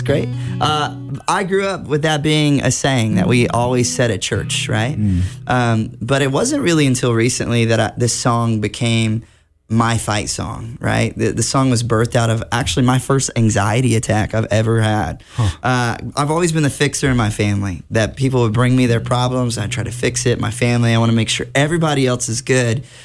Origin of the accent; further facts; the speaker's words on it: Cordele, Georgia, United States; now in Murfreesboro, United States; But I'm from Cordele, Georgia. Watermelon capital of the world, baby.